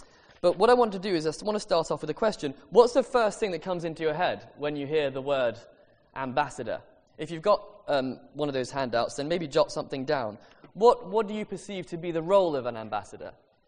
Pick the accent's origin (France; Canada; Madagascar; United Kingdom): Madagascar; And where I grew up in Madagascar, there weren't many Christmas parties.